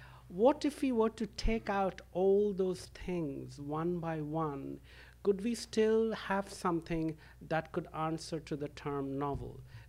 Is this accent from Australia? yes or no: no; England, United Kingdom; As an English person, I trained to be a late 16th century scholar.